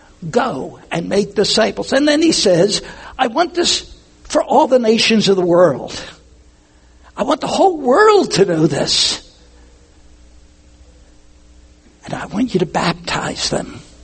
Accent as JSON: {"language": "English", "town": "Camden", "region": "New Jersey", "country": "United States", "tie": "born or raised there", "said": "As a little kid growing up in South Camden, any of you know where South Camden? No. Not Delaware. New Jersey. The one across the river from South Philly."}